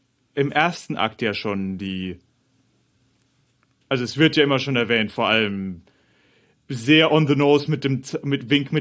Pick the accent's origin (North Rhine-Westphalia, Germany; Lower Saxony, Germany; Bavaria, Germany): Bavaria, Germany; ich bin ja in Bayern aufgewachsen.